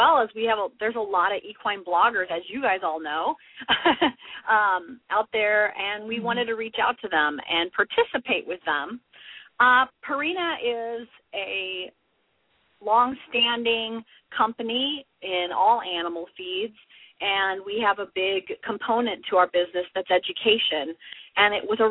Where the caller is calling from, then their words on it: Missouri, United States; I am in Missouri in the United States